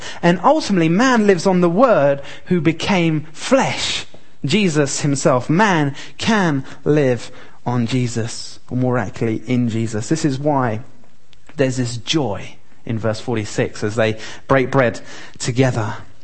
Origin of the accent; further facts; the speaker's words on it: London, United Kingdom; I grew up in London and every day took the tube to school